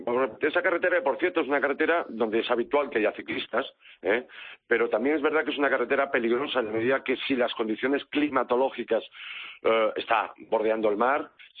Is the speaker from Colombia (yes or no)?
no; Galicia, Spain; Sí, efectivamente, Galicia, provincia de Pontevedra